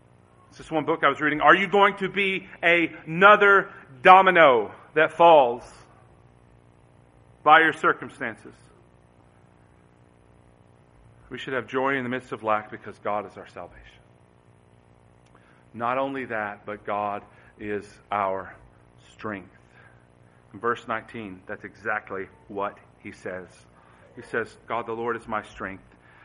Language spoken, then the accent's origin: English; Morehead, Kentucky, United States; I'm from Moorhead, Eastern Kentucky. Like these hills, I'm used to it.